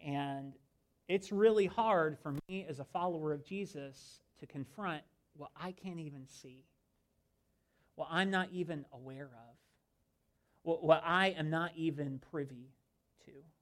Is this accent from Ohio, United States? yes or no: yes; Ohio, United States; I grew up in Ohio, and I went to a church like on the sticks outside of Columbus, so it's probably like a country folk kind of thing.